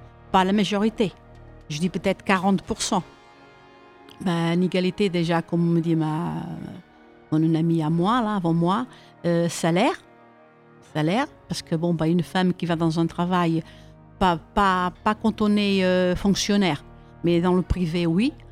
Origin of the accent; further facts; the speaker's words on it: Portugal; now in Évreux, France; ça fait quand même 52 ans que je suis à Évreux, je suis portugaise, et donc mes parents m'ont amené à Évreux